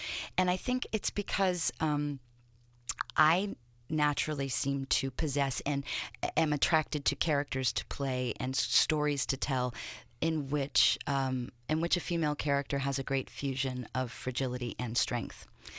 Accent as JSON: {"language": "English", "town": "Indianapolis", "region": "Indiana", "country": "United States", "tie": "born or raised there", "said": "I was very lucky growing up in Indianapolis that there were performing arts schools."}